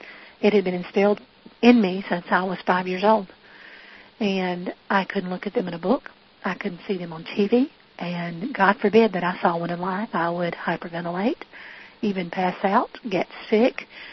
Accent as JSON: {"language": "English", "town": "Coward", "region": "South Carolina", "country": "United States", "said": "I am from Coward, South Carolina, a small town near Florence, and you made believers out of us down here."}